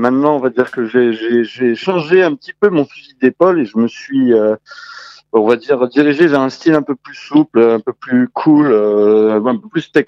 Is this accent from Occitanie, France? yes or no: yes; Béziers, Occitanie, France; Eh bien, je suis de Béziers, très exactement.